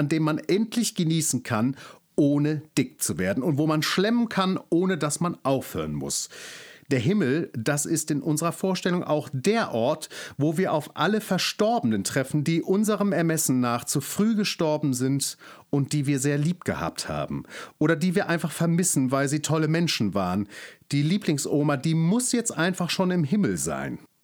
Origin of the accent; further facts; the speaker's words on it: Hamburg, Germany; in der Hansestadt, die übrigens meine Heimatstadt ist